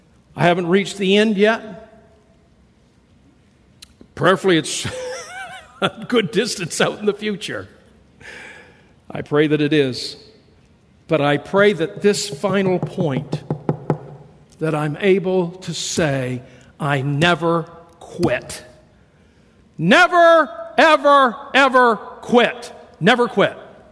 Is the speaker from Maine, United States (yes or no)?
yes; Maine, United States; I'm a Roosty County boy, and I was raised picking taters and working in the tater fields growing up in Roosty County.